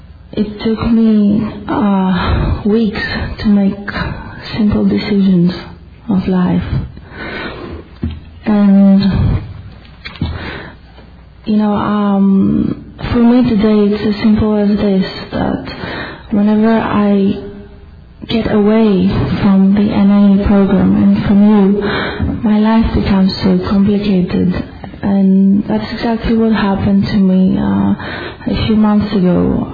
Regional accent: Greece; And I come from Greece

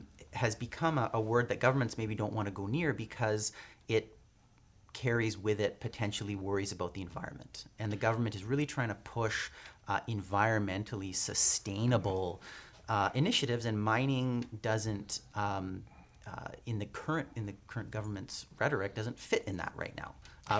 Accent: Burnaby, British Columbia, Canada; My parents were both high school teachers. I grew up in Burnaby.

